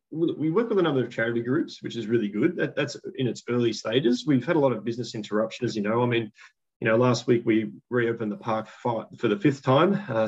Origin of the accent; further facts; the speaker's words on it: Sydney, New South Wales, Australia; You know, I grew up in the West and that Western Sydney area has just grown immeasurably.